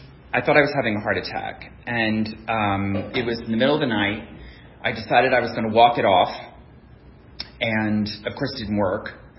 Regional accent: Philadelphia, Pennsylvania, United States; I was the youngest of 4. I grew up in Philadelphia. My father worked in a garage. My mother was a housewife.

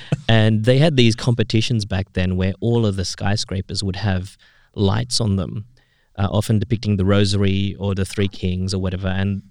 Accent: Philippines; But just as a Filipino, the food and the fireworks, that for me really nailed down Christmas, the feel.

